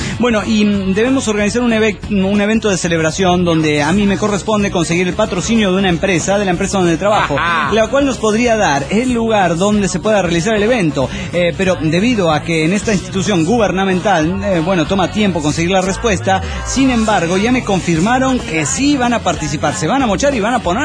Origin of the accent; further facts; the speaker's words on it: Cuernavaca, Morelos, Mexico; de Cuernavaca, Morelos, México.